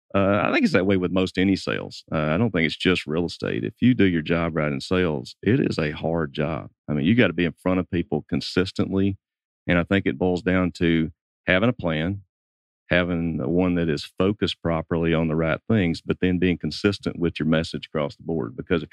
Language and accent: English; Canton, United States; To give you an example, in my hometown of Canton, we're looking at any 350 and up